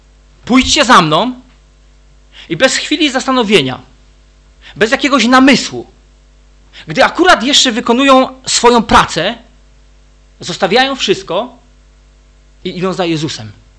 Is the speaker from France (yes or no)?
no; Jastrzębie-Zdrój, Silesian Voivodeship, Poland; also born or lived in Warsaw; Oryginalnie to pochodzę z Jastrzębia Zdroju, nie ze zboru twojego taty, ale ze zboru, który prowadził brat Henryk Turkanik. Tam spędziłem 18 lat.